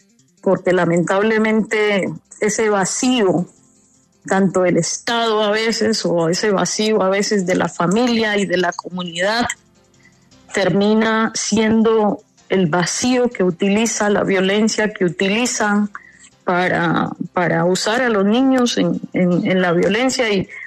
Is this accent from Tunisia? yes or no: no; Colombia; Yo creo que como colombianos y colombianas no tenemos otro camino que seguir avanzando en la construcción de la paz.